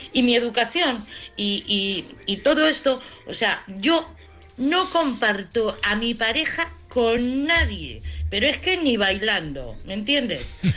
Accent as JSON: {"language": "Spanish", "town": "Madrid", "region": "Community of Madrid", "country": "Spain", "said": "de Madrid."}